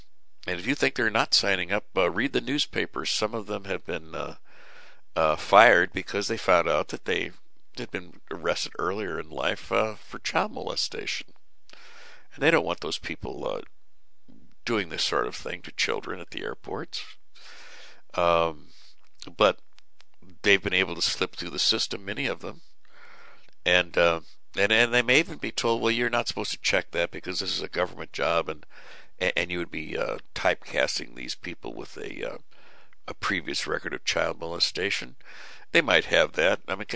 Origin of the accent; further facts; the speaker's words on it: United States; And I just love it because I'm an American.